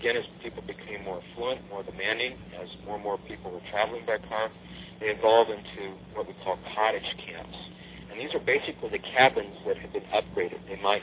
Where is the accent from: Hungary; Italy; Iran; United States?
United States; New Mexico; also born or lived in Kansas; And of course, I went to the University of Kansas. I grew up in New Mexico, so a lot of trips going between college and home.